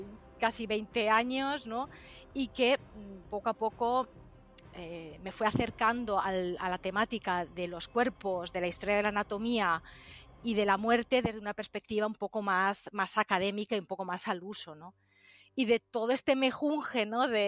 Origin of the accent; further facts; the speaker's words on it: Galicia, Spain; mi pueblo de Galicia, en el que crecí, en el que me crié